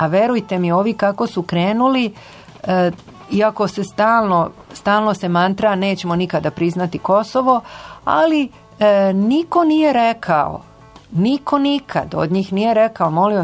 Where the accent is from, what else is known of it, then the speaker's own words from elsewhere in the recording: Croatia; iz Hrvatske podelim sa slušaocima neka moja iskustva